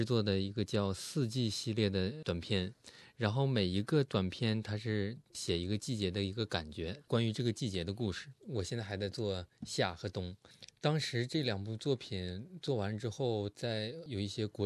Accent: Harbin, Heilongjiang, China; also born or lived in Brisbane; now in Melbourne, Australia; 我来自哈尔滨，现在是在墨尔本生活。之前是07年的时候我来到澳洲，是在布里斯本的 Griffiths Film School 学习动画。

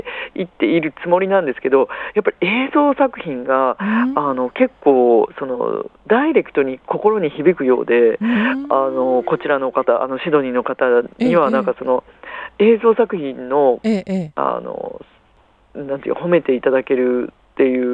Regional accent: Shizuoka, Japan; 私静岡県の田舎の出身なんですね。で田舎に住んでたっていうか、全然小さい頃なんです。小学校、中学校、高校と、静岡県の山奥 のとっても田舎に住んでたんですけど

